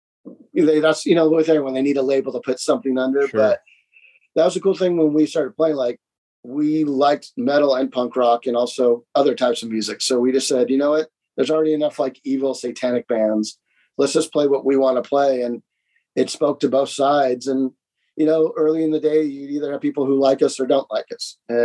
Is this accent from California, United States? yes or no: yes; Santa Monica, California, United States; growing up in Santa Monica, we knew enough skaters, so it just appealed to them.